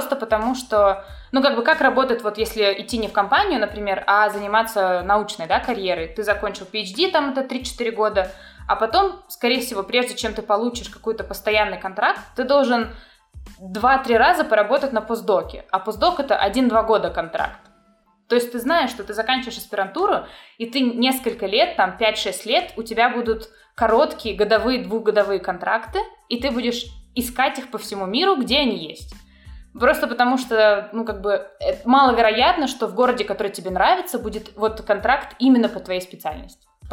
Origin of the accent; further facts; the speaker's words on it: Novosibirsk, Novosibirsk Oblast, Russia; И я из Новосибирска, иногда я смотрю там прогноз погоды, и я вижу, что в Новосибирске теплее, чем здесь.